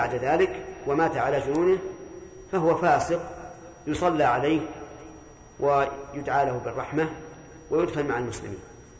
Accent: Saudi Arabia; وكل البيرة التي في بلدنا السعودية كلها قد اختبرت

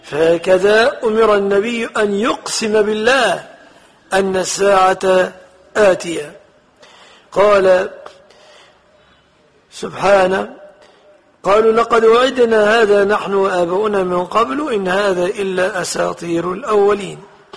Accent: Egypt; وفي بلادنا مصر ها هي الأهرامات شاهدة على أهلها بذلك

